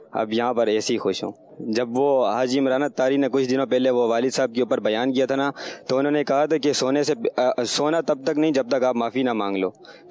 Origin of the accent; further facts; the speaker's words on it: Karachi, Sindh, Pakistan; اور میں کراچی قائد آباد سے ہوں.